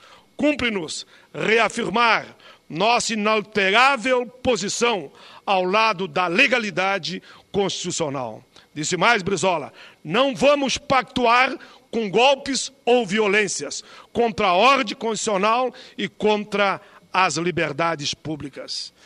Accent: Rio Grande do Sul, Brazil; divulgado com muita força lá no meu estado, no Rio Grande do Sul.

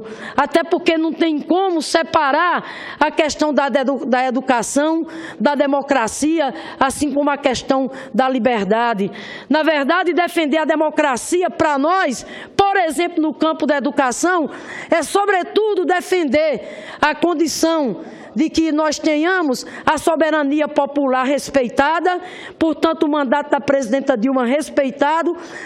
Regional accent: Rio Grande do Norte, Brazil; permitiu que o meu Rio Grande do Norte tivesse hoje a rede de escolas técnicas que tem lá no meu estado, reacendendo a esperança da juventude do meu estado, do Nordeste do Brasil.

